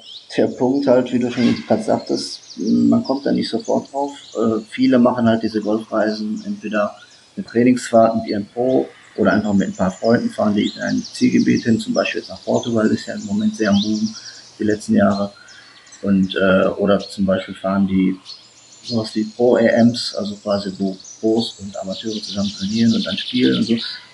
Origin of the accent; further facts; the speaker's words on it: Essen, North Rhine-Westphalia, Germany; Ich komme aus Essen